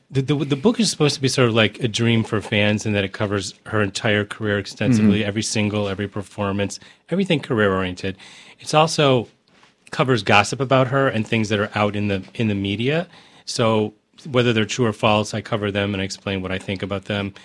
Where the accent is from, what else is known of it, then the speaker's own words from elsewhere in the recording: Michigan, United States; And, of course, what endeared me to her early on was I'm from Michigan. She's from Michigan.